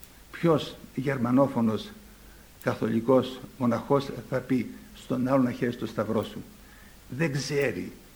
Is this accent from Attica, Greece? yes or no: no; Crete, Greece; born there; Και εγώ γεννήθηκα στην Κρήτη και πήρα αγωγή ερήμην της Κρήτης.